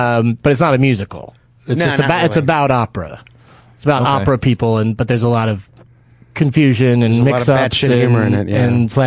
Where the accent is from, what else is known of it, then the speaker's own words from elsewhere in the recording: San Diego, California, United States; as a kid growing up in San Diego, my high school drama teacher would make us go see plays for extra credit.